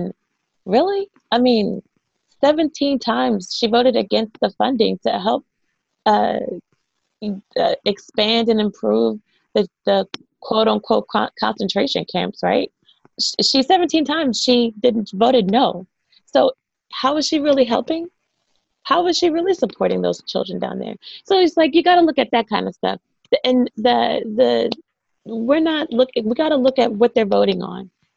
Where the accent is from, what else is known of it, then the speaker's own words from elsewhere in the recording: Calvert County, Maryland, United States; Okay, so I'm born and raised in Calvert County, Maryland. And if people are familiar with that, they might know Chesapeake Beach, Solomon's Island. Annapolis is not too far from me.